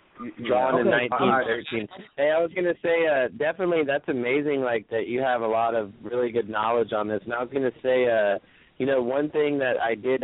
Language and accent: English; Dallas, Texas, United States; I'm from Dallas.